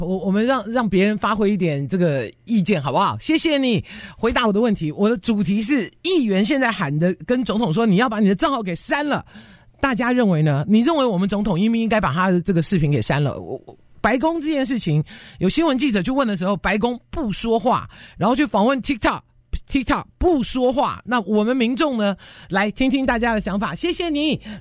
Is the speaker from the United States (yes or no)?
yes; United States